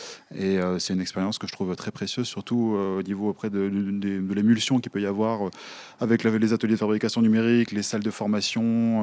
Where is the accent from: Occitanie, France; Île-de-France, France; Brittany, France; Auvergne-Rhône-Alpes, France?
Occitanie, France; Pézenas; now in Sète, France; j'ai 37 ans. Je suis originaire de Pézenas et j'habite à Sète depuis le mois de mars.